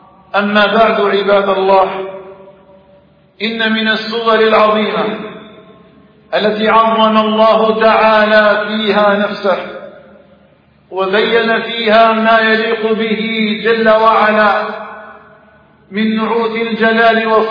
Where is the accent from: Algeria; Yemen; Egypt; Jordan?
Algeria